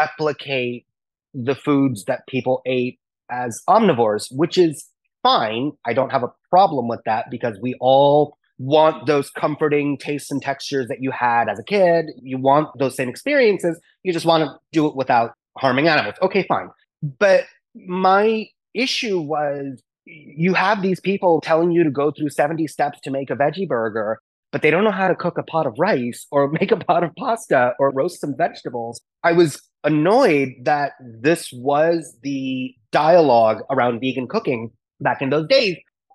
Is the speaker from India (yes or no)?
yes; South India, India; So as a kid, I'm from South India. So our main meal is rice, and then everything else is a side dish.